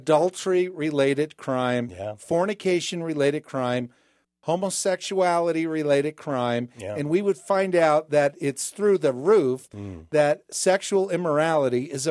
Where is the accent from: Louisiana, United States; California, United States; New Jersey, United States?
New Jersey, United States; I'm from New Jersey.